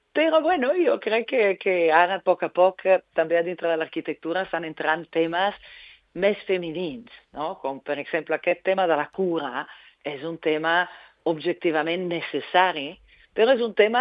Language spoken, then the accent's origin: Catalan; Italy; now in Barcelona, Spain; jo soc d'Itàlia, visc a Barcelona